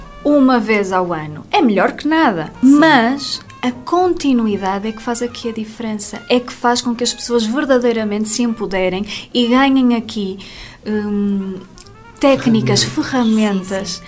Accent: Portugal; Somos portugueses, há todo um orgulho

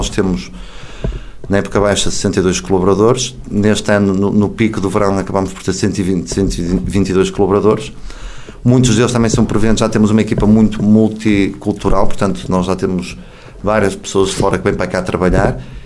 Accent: Guimarães, Braga, Portugal; moved away as an adult; now in Porto, Portugal; Sim, eu sou natural de Guimarães, já moro desde os 18 anos no Porto, mas já vinho para Viana há vários anos.

